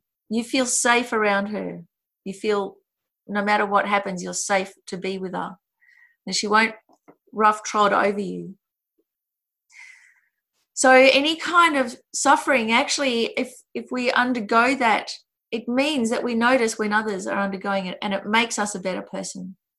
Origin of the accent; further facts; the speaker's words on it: Fitzroy, Victoria, Australia; When I was little and there were lots of Greeks and Italians where I grew up in Fitzroy